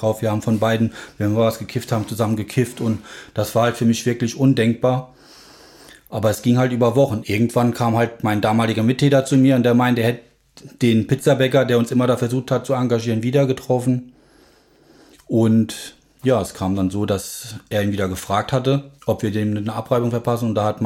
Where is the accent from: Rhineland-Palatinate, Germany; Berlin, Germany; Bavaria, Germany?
Rhineland-Palatinate, Germany; in dem ganzen Gebiet, wo ich halt groß geworden bin im Hunsrück